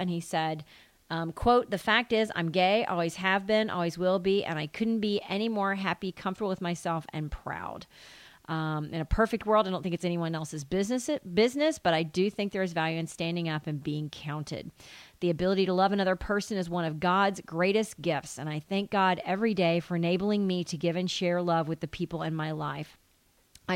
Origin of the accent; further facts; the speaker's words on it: the South, United States; I say it differently than other people, I think, because I'm from the South, but I love it.